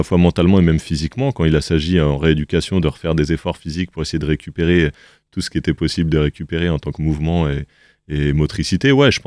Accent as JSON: {"language": "French", "town": "Saint-Denis", "region": "Île-de-France", "country": "France", "tie": "born or raised there", "said": "Après, moi, je viens de Saint-Denis et très vite, au collège, on a écouté beaucoup de rap français."}